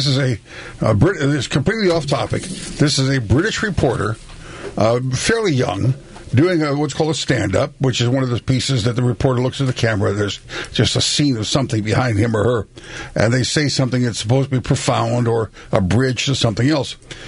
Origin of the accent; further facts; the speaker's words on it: Walla Walla, Washington, United States; No, it's just, I'm from Walla Walla, Washington, the Y.